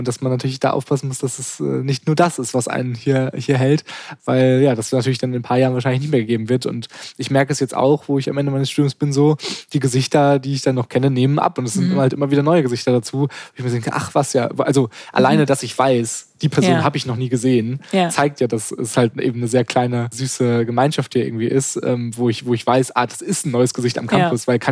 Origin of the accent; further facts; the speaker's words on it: North Rhine-Westphalia, Germany; now in Lüneburg, Germany; Also ich komme aus NRW und war vorher noch nie in Lüneburg